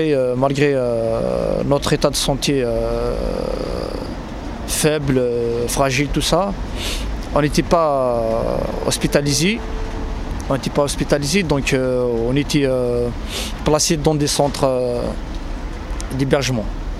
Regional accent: Algeria; now in France; je suis algérien de nationalité, sans papier, gréviste. J'ai 7 ans de présence sur le territoire français.

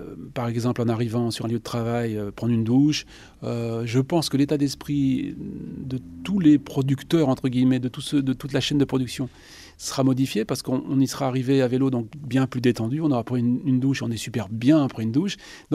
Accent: Béthune, Hauts-de-France, France; Et moi, je suis originaire du Nord, hein, n'oublions pas, du Pas-de-Calais, attention. Je suis né à Béthune et je connais bien Arras, évidemment.

